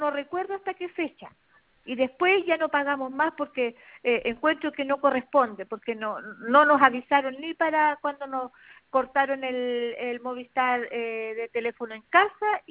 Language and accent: Spanish; Traiguén, Araucanía, Chile; yo no soy de Temuco, soy de acá de Traiguén, donde no hay Movistar acá.